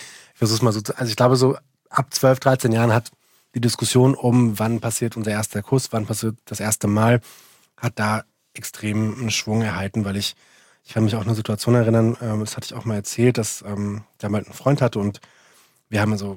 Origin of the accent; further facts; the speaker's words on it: Hesse, Germany; ich komme aus Mittelhessen